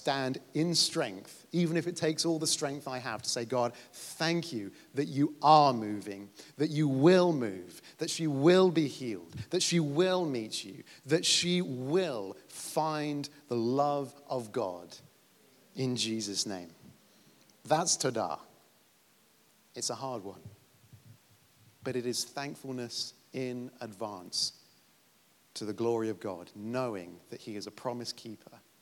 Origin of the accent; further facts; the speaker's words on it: England, United Kingdom; Now, this is the hardest one for me as an English introvert.